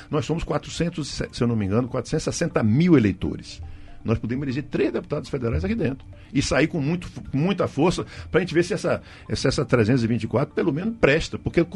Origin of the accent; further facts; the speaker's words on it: Feira de Santana, Bahia, Brazil; Porque nós somos de Feira, temos que fazer isso pensando em Feira de Santana também, tá certo?